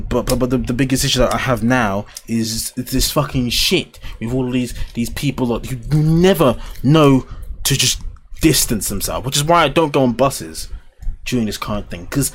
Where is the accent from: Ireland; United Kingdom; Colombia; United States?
United Kingdom; Because I'm British, right?